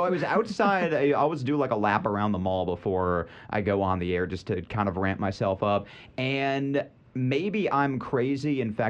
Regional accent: Michigan, United States; I grew up in Michigan, and we would go up to the Upper Peninsula

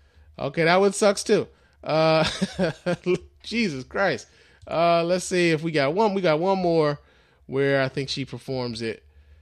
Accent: Illinois, United States; You know, their show is based in like Illinois, which is my home state. That's where I was born.

